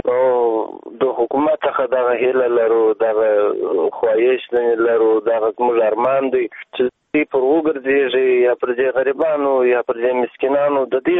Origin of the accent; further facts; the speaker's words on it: Kandahar, Afghanistan; د کندهار ولایت نه